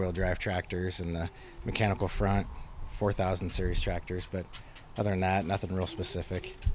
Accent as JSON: {"language": "English", "region": "Mississippi", "country": "United States", "said": "I'm from Jasper County, near the town of Collins."}